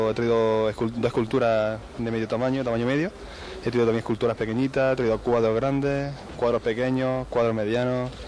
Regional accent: Linares, Andalusia, Spain; Sí, yo soy de Linares

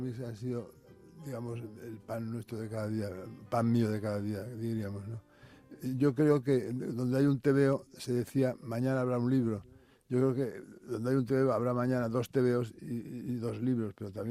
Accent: Madrid, Community of Madrid, Spain; yo soy un madrileño de pura cepa, ¿no? Mis padres, mis abuelos, 7, 8 bisabuelos, mucha gente en mi casa ha sido madrileña, como que he nacido ya absolutamente gato

